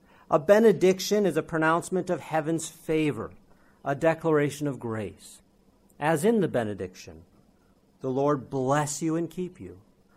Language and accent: English; United States; accent: American; shown great patience to put up with my American accent for three Sabbaths now.